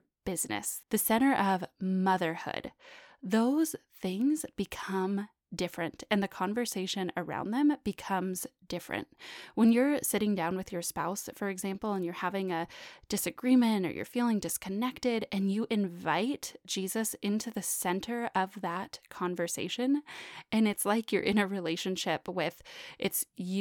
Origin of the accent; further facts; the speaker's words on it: California, United States; also born or lived in Reno; now in Bentonville, United States; I grew up in California. Marco and I lived in Reno, Nevada for a couple of years. And now we live in the Bentonville, Arkansas area.